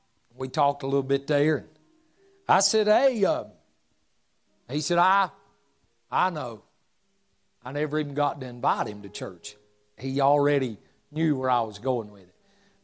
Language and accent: English; North Carolina, United States; I said, "Well, I just moved here." I said, "I grew up in Yakin County."